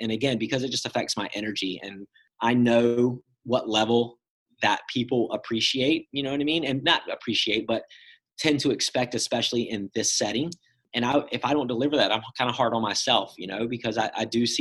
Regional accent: Emerald Isle, North Carolina, United States; now in Wilmington, United States; So I'm from Emerald Isle, which isn't far from here. So it's just north of here, probably 45 miles. And I grew up surfing contests.

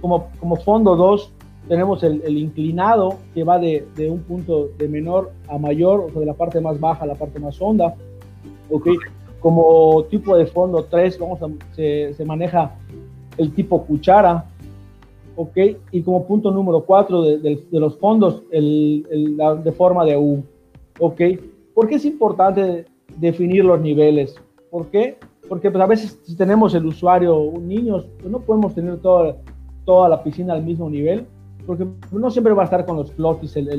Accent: Yucatán, Mexico; Realmente nosotros como yucatecos, o la gran mayoría

